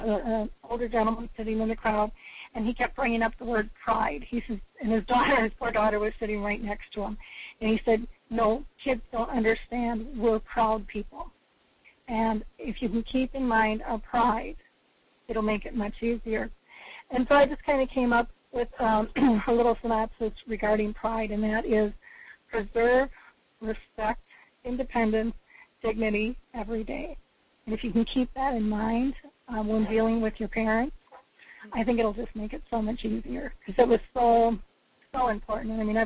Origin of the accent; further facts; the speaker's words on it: Minnesota, United States; I'm from Minnesota, and I also speak on aging.